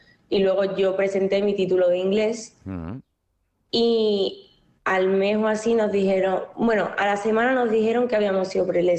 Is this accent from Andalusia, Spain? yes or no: yes; Seville, Andalusia, Spain; now in Madrid, Spain; soy de Sevilla, pero estoy estudiando en Madrid, en la Rey Juan Carlos